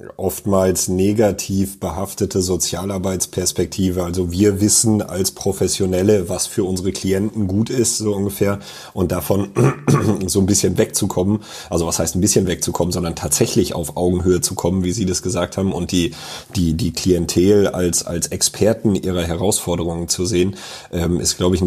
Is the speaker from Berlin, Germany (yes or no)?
no; North Rhine-Westphalia, Germany; kommen wir tatsächlich aus dem Sauerland und zwar relativ nah beieinander sogar